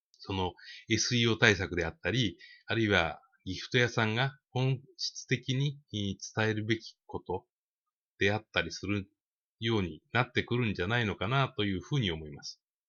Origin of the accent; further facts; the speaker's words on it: Gotemba, Shizuoka, Japan; それから僕の出身地御殿場なんですけど